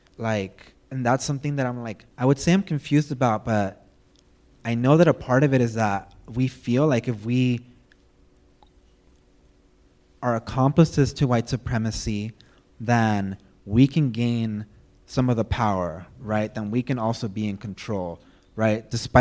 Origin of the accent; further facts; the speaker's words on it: Maywood, California, United States; Because I grew up in Maywood, St. Rosa Lima was the church we went to at least 3 times a day.